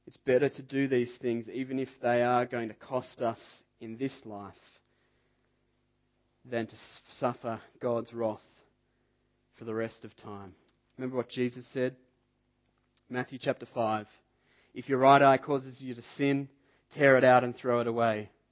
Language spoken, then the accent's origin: English; Diamond Creek, Victoria, Australia; When I was growing up in Diamond Creek, my dad has a big property out there, 15 or so acres.